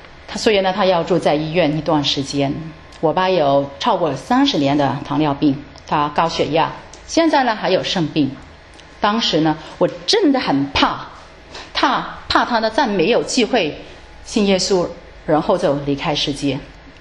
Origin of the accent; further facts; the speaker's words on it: China; 我们还要学习放下我们中国人这种文化。